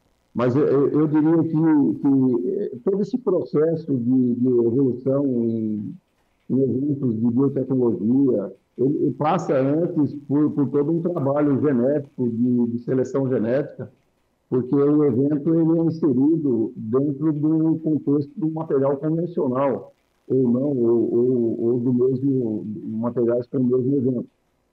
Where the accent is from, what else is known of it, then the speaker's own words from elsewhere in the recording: Brazil; considera esse assunto com tanta seriedade e com tanta austeridade como nós brasileiros.